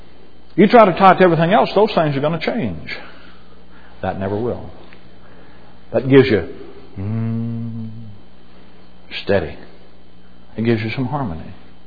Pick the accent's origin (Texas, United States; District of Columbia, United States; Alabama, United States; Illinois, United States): Alabama, United States; Mobile; Then why did Katrina hit Slidell, which is east of New Orleans, and from there to Mobile, my hometown, wiped it off the map and didn't blow a building over in New Orleans?